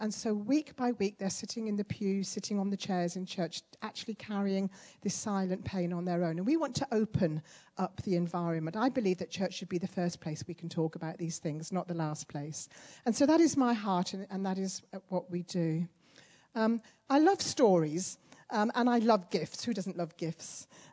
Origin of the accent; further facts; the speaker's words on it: East Midlands, United Kingdom; I'm actually from Lincolnshire, from a small, sleepy village in Lincolnshire, just 30 miles south of this beautiful city of Lincoln.